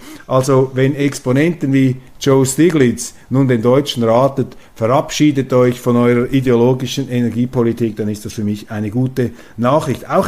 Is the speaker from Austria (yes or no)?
no; Switzerland; was in der deutschen Öffentlichkeit etwas markanter zutage tritt als bei uns in der Schweiz.